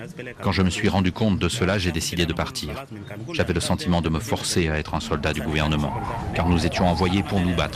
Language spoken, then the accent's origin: French; Eastern Equatoria, South Sudan; French is a second language; now in Uganda; je suis originaire d'Équateur oriental